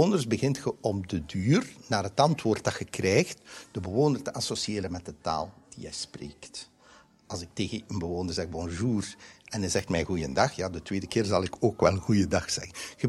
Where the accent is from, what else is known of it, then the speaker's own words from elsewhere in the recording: Flanders, Belgium; now in Brussels, Belgium; ik ben oorspronkelijk van West-Vlaanderen. Naar Brussel komen was op dit gebied een zeer grote verrijking.